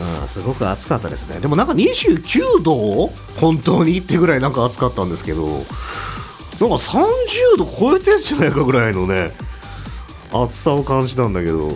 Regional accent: Sasebo, Nagasaki, Japan; 長崎県はね、こう本土だと一番西側で、僕の地元の長崎県佐世保市はね、日本本土最西端の地っていうね

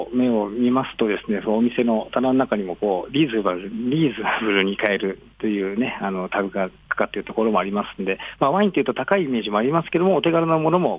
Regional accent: Yamanashi, Japan; 私も甲州出身なので

